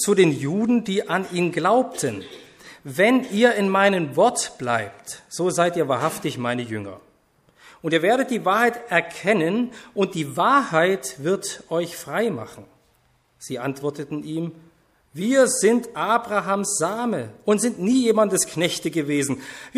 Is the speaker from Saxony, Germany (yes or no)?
yes; Bernstadt, Saxony, Germany; also born or lived in Dresden; now in Osnabrück, Germany; Und ich bringe euch Grüße mit von meiner Gemeinde aus Osnabrück. Ich komme ja auch aus Sachsen, und zwar ursprünglich aus Bernstadt und dann aus Dresden.